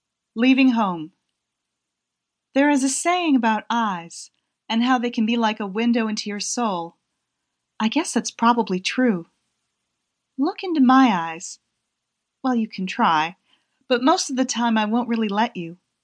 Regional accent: Mexico; I'm originally from Mexico.

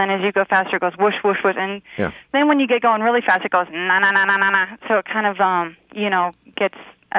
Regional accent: Colorado Springs, Colorado, United States; Colorado Springs.

